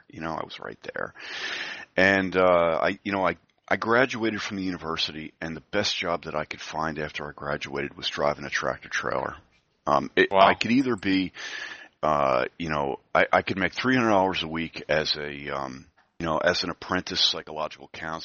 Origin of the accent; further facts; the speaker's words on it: New Jersey, United States; I'm from New Jersey. I grew up in the tri-state area.